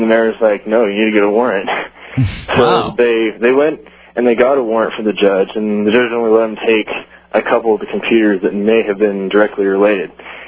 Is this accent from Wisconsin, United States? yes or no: no; California, United States; Oh, yeah, that and my home state of California is too expensive to move back to.